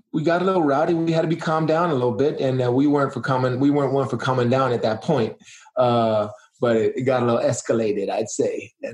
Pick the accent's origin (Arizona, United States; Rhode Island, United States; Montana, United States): Arizona, United States; I was from Arizona. I thought it was cool.